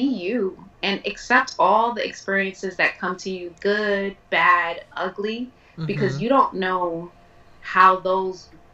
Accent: New York, United States; You know, I grew up in New York, fashion all around.

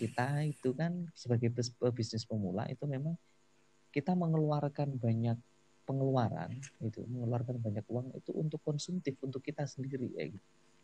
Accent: Java, Indonesia; karena kebetulan saya orang Jawa

